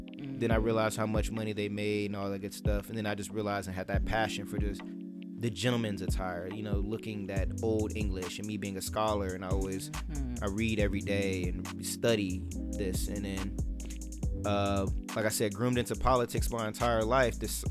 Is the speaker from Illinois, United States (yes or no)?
no; Las Vegas, Nevada, United States; Yes, born and raised in Las Vegas.